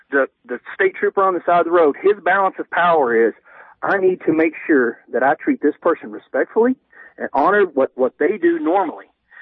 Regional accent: Texas, United States; I'm originally from Texas. Most of my family lives in the Dallas-Fort Worth area.

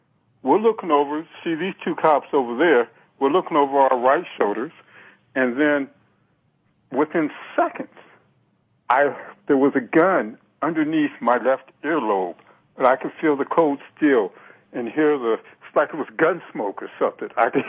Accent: Los Angeles, California, United States; I grew up in Los Angeles. Basically, I grew up with the Bloods and the Crips

